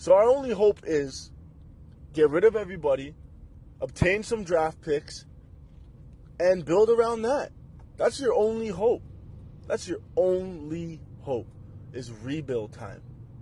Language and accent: English; Canada; as a Canadian, I do have my optimism